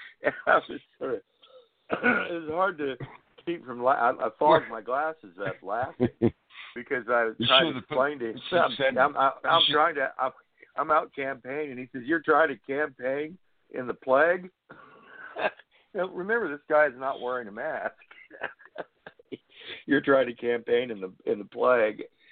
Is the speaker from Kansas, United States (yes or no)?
yes; LeRoy, Kansas, United States; Well, yeah, I was thinking back to my days in Leroy, Kansas, my hometown.